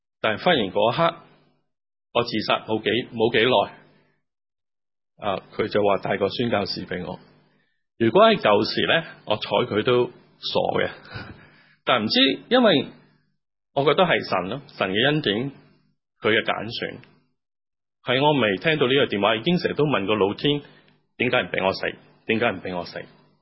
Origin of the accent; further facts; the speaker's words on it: Hong Kong; 我细个喺香港读天主教学校嘅